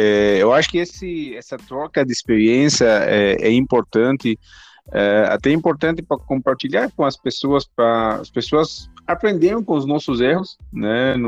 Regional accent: Aleppo, Aleppo Governorate, Syria; Portuguese is a second language; moved away as an adult; Eu nasci e cresci em Alepo, né, e com 20 anos, né, eu tomei a decisão, né, de sair da Síria

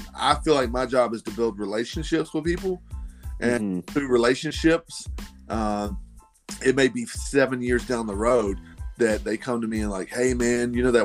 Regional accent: Wauchula, Florida, United States; now in Nashville, United States; I live outside of Nashville, Tennessee now. I'm originally from Wauchula, Avon Park, Florida, and my wife is from Okeechobee.

